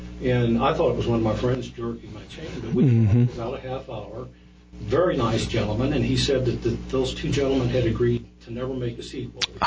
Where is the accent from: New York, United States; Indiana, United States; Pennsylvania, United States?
Indiana, United States; he lived about 30 miles from my hometown in Indiana, southern Indiana.